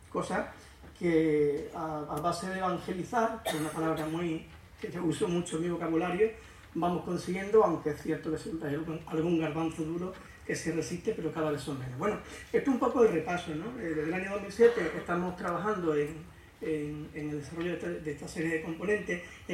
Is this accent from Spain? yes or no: yes; Andalusia, Spain; yo vengo de Andalucía, una comunidad autónoma la más poblada de España y la segunda más grande en extensión superficial